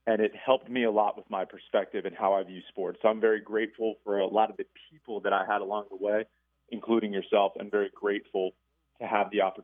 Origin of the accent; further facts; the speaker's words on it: Harrisburg, Pennsylvania, United States; Now, I'm originally from the Harrisburg area.